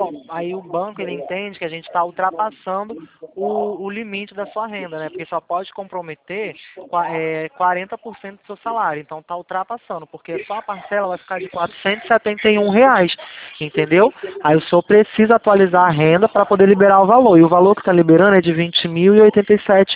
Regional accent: Rio de Janeiro, Brazil; sou do Rio.

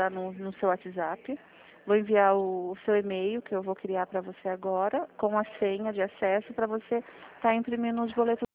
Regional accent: Sorocaba, São Paulo, Brazil; Eu sou de Sorocaba.

